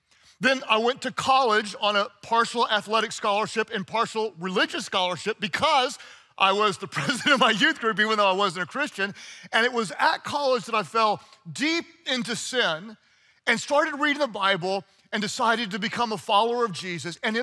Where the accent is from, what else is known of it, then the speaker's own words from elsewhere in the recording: Texas, United States; also born or lived in Oklahoma; I grew up in Texas and in Oklahoma, and we weren't Muslims and we weren't Buddhists